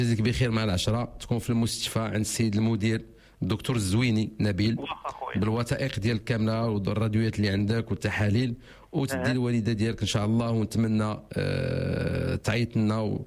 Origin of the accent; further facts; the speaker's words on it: Morocco; لواحد المرحله يعني اللي كنتمناوها كلنا كمغاربه